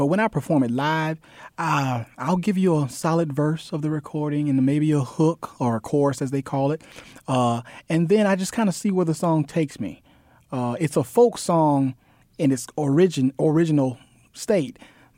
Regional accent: Lake Worth, Florida, United States; We grew up singing gospel music, and we had a family group, and we toured the southeast coast. I'm from Florida. I'm from Lake Worth, Florida, southeast Florida, and we just toured.

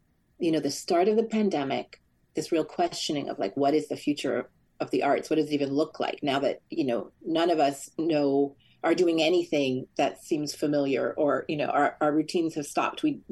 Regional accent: California, United States; also born or lived in Europe; So just very briefly, I grew up in California, but then I'd spent my formative years in Europe. So I came back to the States

